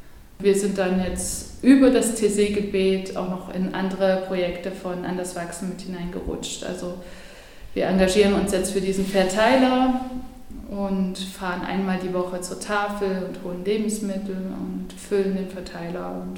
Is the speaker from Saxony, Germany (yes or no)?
yes; Dresden, Saxony, Germany; Ich bin ursprünglich aus Dresden und war dann aber ganz lange weg, zwischen 2000 und 2016.